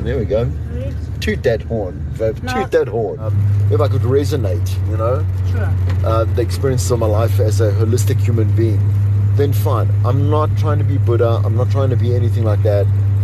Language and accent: English; South Africa; What's the point of being South African unless